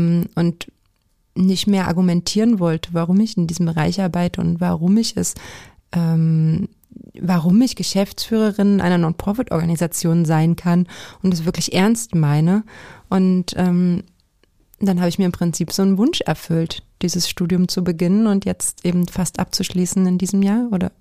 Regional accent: eastern Germany, Germany; Ich bin Arbeiterkind, ich komme aus Ostdeutschland

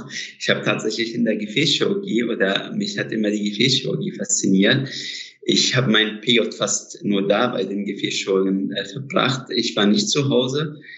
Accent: Alexandria, Alexandria Governorate, Egypt; German is a second language; moved away as an adult; now in Germany; Ich war nur einfach da in der Uni, in der Uniklinik in Alexandria und in meiner Heimat.

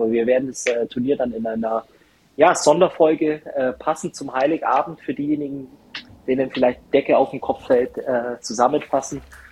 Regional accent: Germany; natürlich irgendwo als Deutscher, man drückt der deutschen Mannschaft die Daumen

